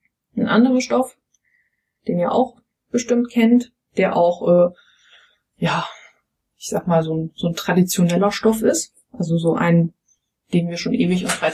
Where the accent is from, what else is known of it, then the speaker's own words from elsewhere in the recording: East Germany, Germany; ich bin ja im Osten aufgewachsen.